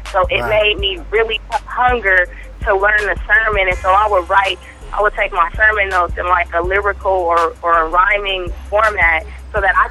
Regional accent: Oakland, California, United States; I grew up in Oakland, California. I was raised in church up until the age of about 6, and then after that, no more church.

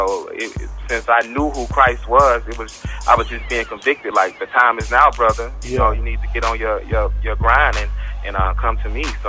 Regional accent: Chicago, Illinois, United States; But my testimony is I grew up in Chicago. I was raised by my mother.

